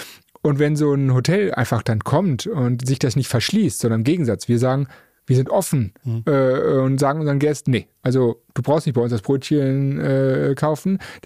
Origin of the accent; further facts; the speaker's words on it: Düsseldorf, North Rhine-Westphalia, Germany; da hat man sich lange immer gesagt, wo sind das eigentlich als Düsseldorfer?